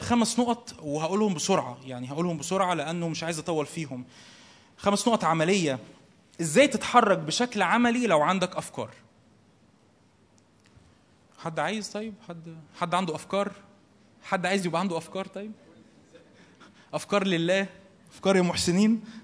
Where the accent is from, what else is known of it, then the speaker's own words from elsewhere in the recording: Egypt; يعني انا بكلم مصريين، عارف ان احنا ما بنحافظش على الملكيه العامه